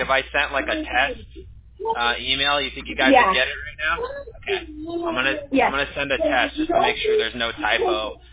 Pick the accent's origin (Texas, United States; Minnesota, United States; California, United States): California, United States; Huntington Beach; We grew up in Orange County in Huntington Beach, actually.